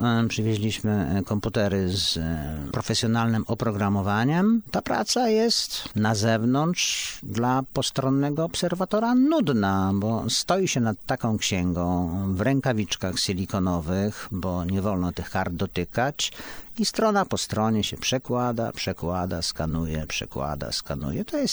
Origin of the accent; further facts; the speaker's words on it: Bartoszyce, Warmian-Masurian Voivodeship, Poland; ja się wychowałem w Bartoszycach, tu już nawet nie jest Warmia, to były Prusy Górne przy samej granicy z Kaliningradem